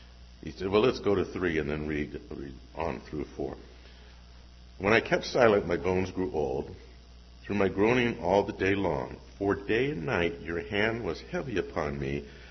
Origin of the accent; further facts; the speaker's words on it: California, United States; I grew up in Southern California, and January through March is the rainy season, which is just about ending right now.